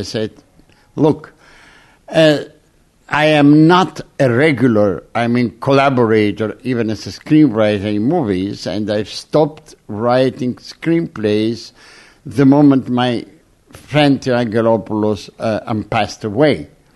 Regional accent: Istanbul, Turkey; I grew up in Istanbul in the 40s and 50s

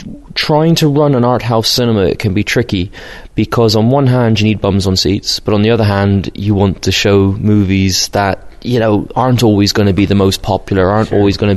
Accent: Ireland; accent: Brit-Irish; also born or lived in United Kingdom; My father's from the West Country of the UK, Cornwall, and my mother was Irish. So I spent the first 10 years of my life in the UK, and since then I've just pretty much lived in Ireland

